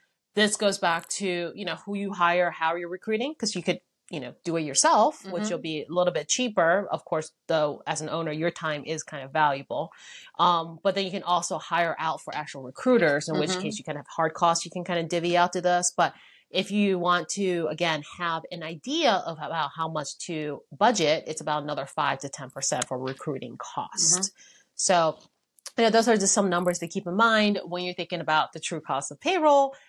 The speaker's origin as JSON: {"language": "English", "town": "Richmond", "region": "Virginia", "country": "United States", "said": "Or even, you know, I'm from Richmond. So, like, even 100 miles away, it's completely a different pay structure."}